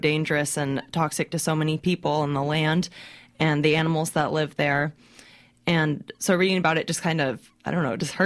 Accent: Oregon, United States; Yeah, growing up in Oregon schools

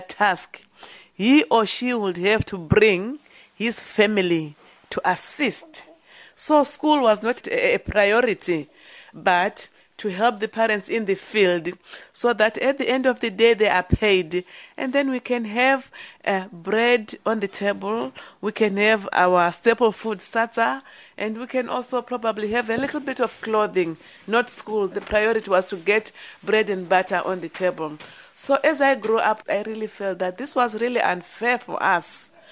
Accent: Marondera, Mashonaland East, Zimbabwe; I grew up in Marondera, 40 kilometers from Harare.

